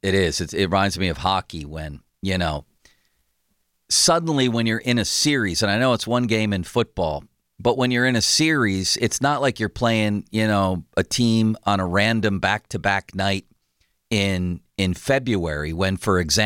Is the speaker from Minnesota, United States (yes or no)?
no; Buffalo, New York, United States; My best friend growing up in Buffalo was Tom Cusimano.